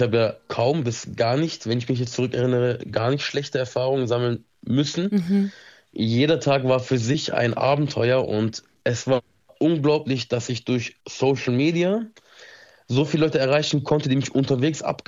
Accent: Pforzheim, Baden-Württemberg, Germany; ich komme aus Pforzheim, bin 26 Jahre alt.

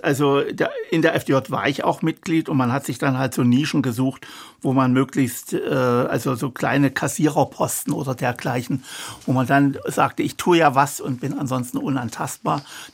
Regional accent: Dresden, Saxony, Germany; Ich bin am Rand von Dresden aufgewachsen, in einem Vorort Klotzsche, der in der Generation meiner Großeltern noch ein sommerfrischen Ort für Dresdner Ausflügler war.

